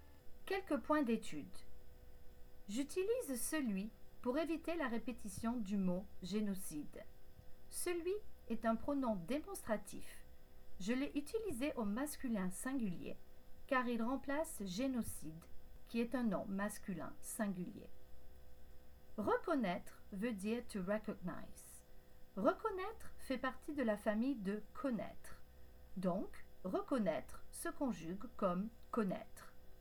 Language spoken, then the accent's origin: French; France; Venant de l'extérieur, j'ai grandi en France